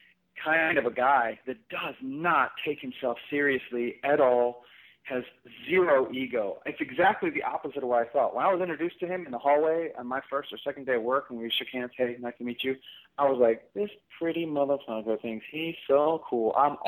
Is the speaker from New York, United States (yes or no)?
no; Texas, United States; accent: southern; My southern accent will come out because